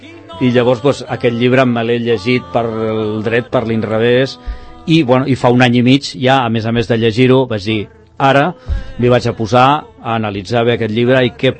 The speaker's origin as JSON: {"language": "Catalan", "town": "Sant Cugat del Vallès", "region": "Catalonia", "country": "Spain", "tie": "born or raised there", "also_born_or_lived": "Barcelona", "said": "tot i que soc nascut a Barcelona... el meu poble per sempre serà Sant Cugat."}